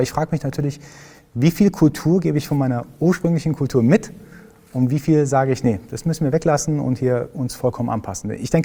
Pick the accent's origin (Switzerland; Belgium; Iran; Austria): Iran; ich komme aus dem Iran.